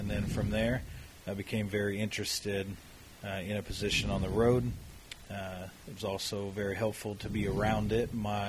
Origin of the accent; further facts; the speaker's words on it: Terre Haute, Indiana, United States; now in Lebanon, United States; I grew up in Terre Haute, Indiana, and was moved up here to Lebanon in 2001.